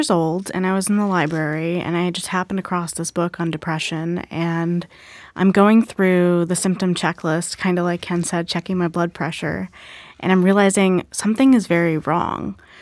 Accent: India; I'm Indian, and I think talking to someone from the same cultural background was very reassuring for my parents

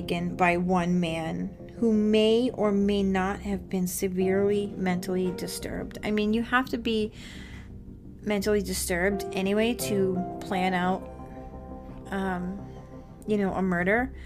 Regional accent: Massachusetts, United States; every Monday, we talk about a murder that occurred in Massachusetts. Why? Because I'm from Massachusetts

